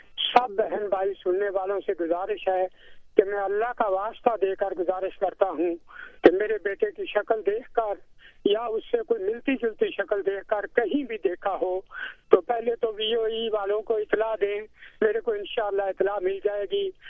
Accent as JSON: {"language": "Urdu", "town": "Lahore", "region": "Punjab", "country": "Pakistan", "said": "میں لاہور کا رہنے والا ہوں جی"}